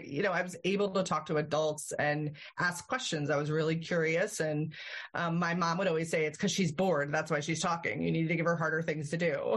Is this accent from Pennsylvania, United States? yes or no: yes; Pennsylvania, United States; I grew up in the Lehigh Valley, and I am the oldest of three, and I have two younger brothers.